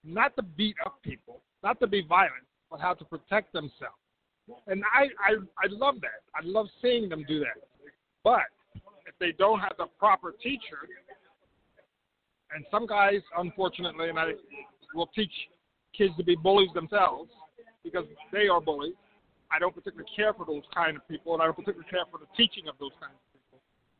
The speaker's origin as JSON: {"language": "English", "town": "Brooklyn", "region": "New York", "country": "United States", "tie": "born or raised there", "said": "I'm originally from Brooklyn, New York."}